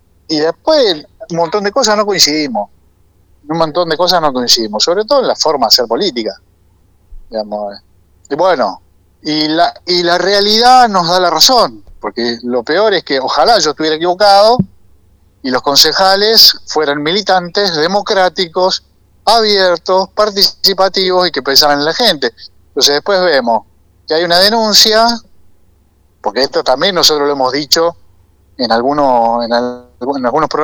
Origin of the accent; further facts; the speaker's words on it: Campana, Buenos Aires Province, Argentina; lo que somos de Campana sabemos